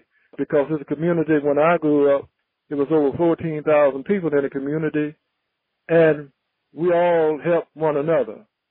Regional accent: New York, United States; I'm so proud of my career as a New Yorker and a New York Met, and I'm hopeful that we can continue to work as a team in helping my hometown

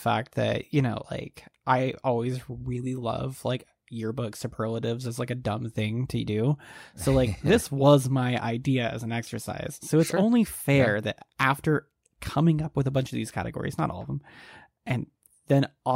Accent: Canada; because as a Canadian citizen, nice. And at that time not an American citizen

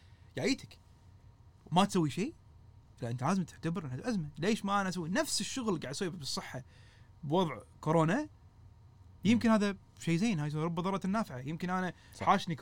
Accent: Kuwait; وايد فخور إني كويتي،

